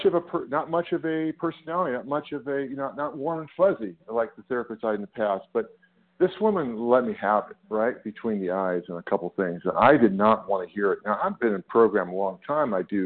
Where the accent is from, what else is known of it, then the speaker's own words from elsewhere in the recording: California, United States; I'm from California.